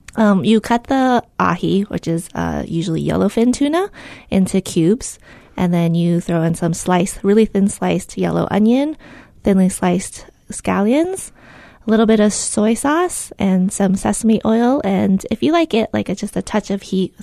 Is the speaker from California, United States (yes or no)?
yes; California, United States; I remember that growing up, actually, when I grew up in the Bay Area.